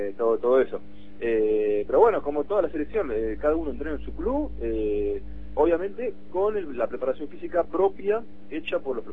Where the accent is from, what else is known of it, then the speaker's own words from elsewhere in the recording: Buenos Aires, Argentina; yo soy el único de Buenos Aires.